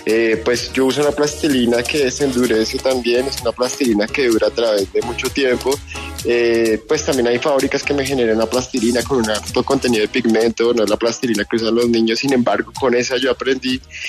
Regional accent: Bogotá, Colombia; Yo soy bogotano, ¿no? Entonces, Bogotá, que siempre está en constante cambio

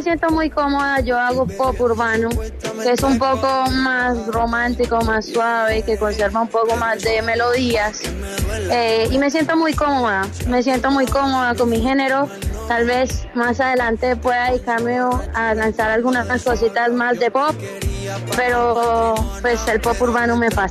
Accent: Barrancabermeja, Santander, Colombia; now in Medellín, Colombia; nací en Barranca Bermeja, Santander, allí crecí. Y bueno, me vine a la ciudad de Medellín a intentarlo todo, de todo, con la música.

